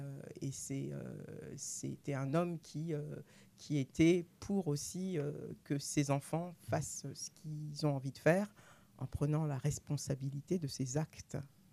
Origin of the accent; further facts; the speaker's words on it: Denmark; now in France; disons que j'ai grandi en partie au Danemark.